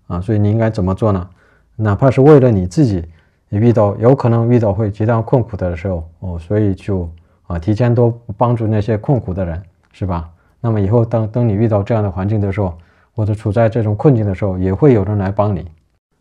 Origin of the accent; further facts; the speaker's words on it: China; 因为在我们中国人，至少他还有基本的福报